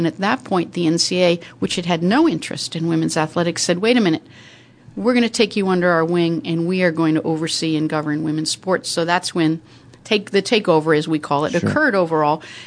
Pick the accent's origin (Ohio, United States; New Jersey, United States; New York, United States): Ohio, United States; Cleveland; I grew up in Cleveland, Ohio area, and I was active and involved and in sports, but there were no teams for me overall